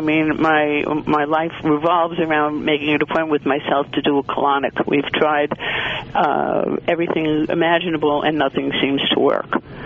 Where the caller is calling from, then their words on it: Bayside, New York, United States; I'm calling from Bayside, and I have a question.